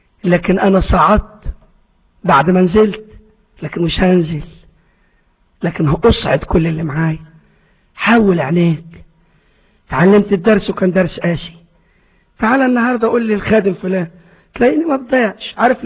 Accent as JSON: {"language": "Arabic", "country": "Egypt", "said": "زمان زمان عندنا في مصر قبل ما تبقى محلات"}